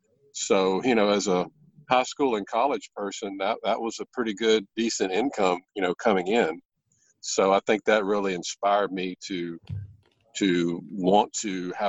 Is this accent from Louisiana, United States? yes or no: yes; Louisiana, United States; Yeah, born and raised in Louisiana, and as I was telling you a little bit before the call, we had a late night last night after the big game